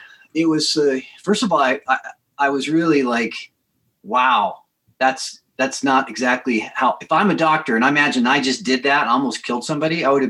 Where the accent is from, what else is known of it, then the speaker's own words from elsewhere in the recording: San Diego, California, United States; Well, my background, I grew up in San Diego, oldest of five, big family.